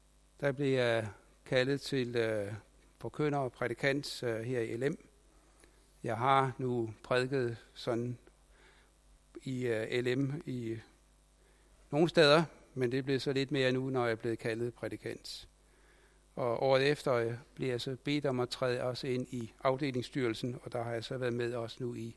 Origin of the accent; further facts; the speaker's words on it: Capital Region of Denmark, Denmark; moved away as an adult; also born or lived in Hillerød; jeg er født og opvokset på Bornholm